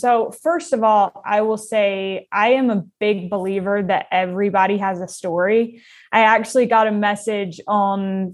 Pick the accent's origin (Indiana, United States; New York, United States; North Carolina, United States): North Carolina, United States; Oh, well, I am originally from North Carolina.